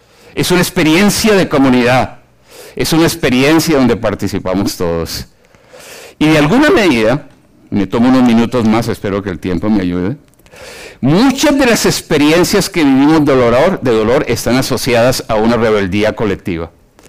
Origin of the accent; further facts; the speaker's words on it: Colombia; Decimos en mi país, en Colombia